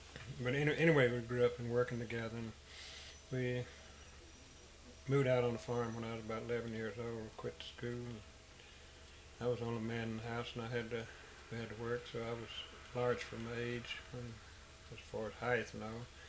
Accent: Newport, Tennessee, United States; born there; I was born in Newport, Tennessee, the county of Cook County, about 70 miles west of Asheville, North Carolina.

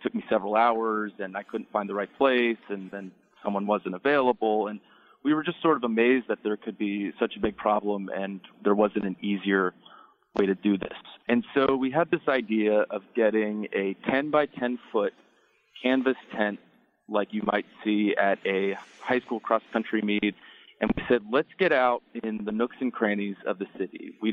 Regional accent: Boone, North Carolina, United States; So I'm originally from Boone, North Carolina, over near Tennessee.

